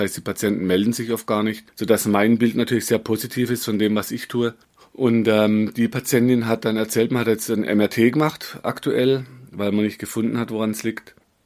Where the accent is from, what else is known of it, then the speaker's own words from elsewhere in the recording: Bavaria, Germany; also born or lived in Black Forest; ich bin jetzt halt als Bayer in Bayern und im Schwarzwald aufgewachsen, was mir so eine bayerische und Schwarzwälder Wurzel gibt.